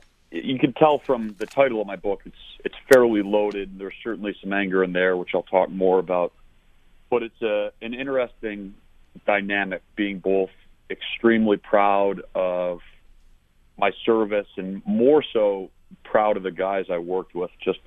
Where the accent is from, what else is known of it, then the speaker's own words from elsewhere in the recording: Buffalo, New York, United States; now in Richmond, United States; I grew up in Buffalo, and after Navy, I went on to serve 9 years in the Marine Corps as an infantry officer.